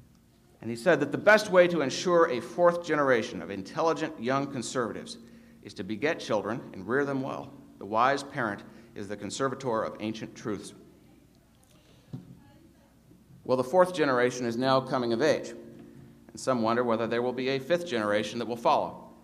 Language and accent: English; Puyallup, Washington, United States; my neighbors and my family, people in Puyallup, are better at taking care of themselves